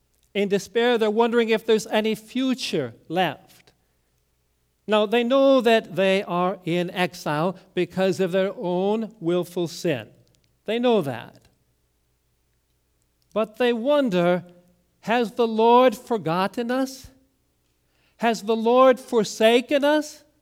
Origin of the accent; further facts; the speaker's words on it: New Richmond, Wisconsin, United States; When I was growing up in New Richmond, Wisconsin, I was taught that this is God's brood, the church, the family of God.